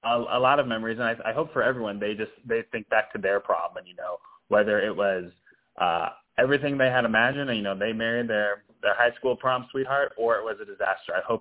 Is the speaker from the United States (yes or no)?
yes; Georgia, United States; My time growing up in Georgia.